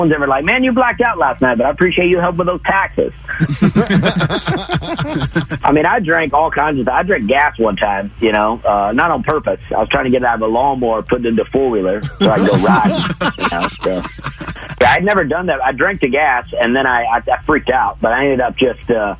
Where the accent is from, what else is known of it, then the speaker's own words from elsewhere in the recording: Alabama, United States; I'm from Alabama. I grew up in Alabama. Grew up in a trailer park